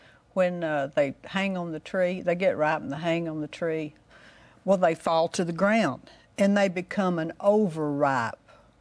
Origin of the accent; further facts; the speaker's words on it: Arkansas, United States; when I was a girl, I was raised in Arkansas, and I've shared this sometime, but I don't know if it's been recent or not. I was raised in Arkansas where they were raised peaches. My granddad had peach harvest.